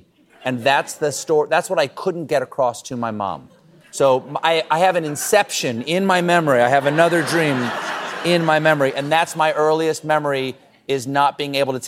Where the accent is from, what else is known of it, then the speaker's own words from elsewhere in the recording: Washington, District of Columbia, United States; born there; I remember I was born in Washington, D.C.